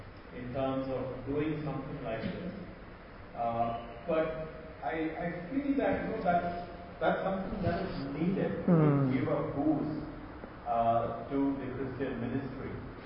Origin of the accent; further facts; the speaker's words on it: Australia; we are from Australia.